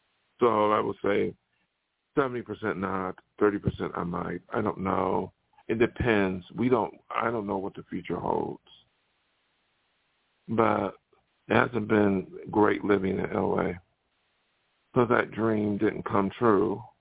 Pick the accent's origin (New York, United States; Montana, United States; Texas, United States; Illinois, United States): New York, United States; Buffalo; now in California, United States; So when I came to California from New York, which is very open-minded, New York State, not New York City, but Buffalo, and then come out here